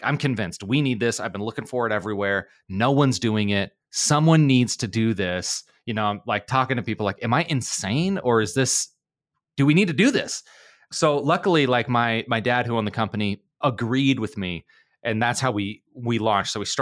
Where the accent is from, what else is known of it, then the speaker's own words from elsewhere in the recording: Nebraska, United States; I'm from Nebraska. It's in the middle.